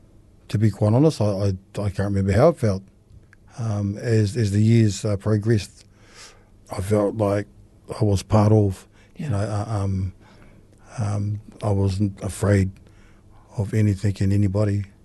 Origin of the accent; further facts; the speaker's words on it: Hamilton, New Zealand; I grew up in Hamilton with my parents.